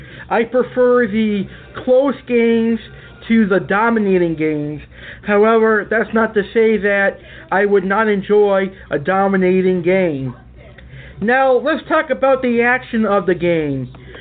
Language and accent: English; Massachusetts, United States; But because I'm from Mass, I decided to go with the New England Patriots.